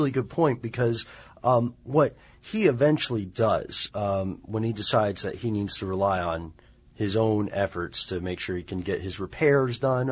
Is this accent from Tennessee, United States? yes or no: yes; Tennessee, United States; Well, you know, I'm from Tennessee. Monster trucks have been pretty big there.